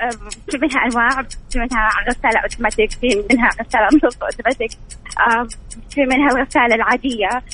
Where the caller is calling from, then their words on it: Mecca, Makkah Province, Saudi Arabia